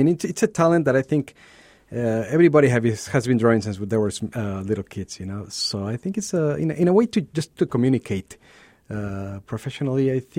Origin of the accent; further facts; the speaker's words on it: Mexico City, Mexico; I was born and raised in Mexico City, so that was very common.